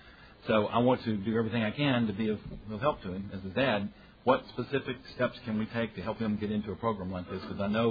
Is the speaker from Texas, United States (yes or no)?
yes; San Antonio, Texas, United States; from San Antonio, alcoholic.